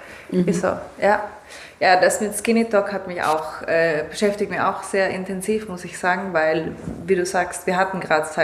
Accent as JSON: {"language": "German", "country": "Italy", "tie": "born or raised there", "said": "ich bin ja in Italien groß geworden"}